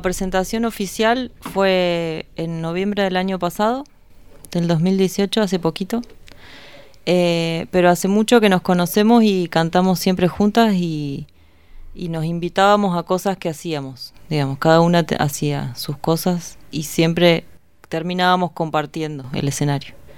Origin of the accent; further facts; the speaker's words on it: Neuquén, Argentina; nací en Neuquén y ahí vivo, me formé y vivo ahí.